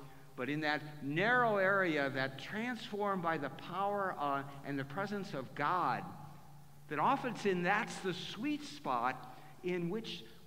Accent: Illinois, United States; Hey, we're from Illinois. We're not used to these cold temperatures.

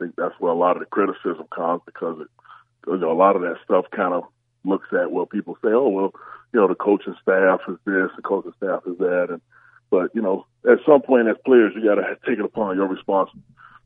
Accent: Miami, Florida, United States; I'm from Miami. I'm a Miami boy. I'm from Miami.

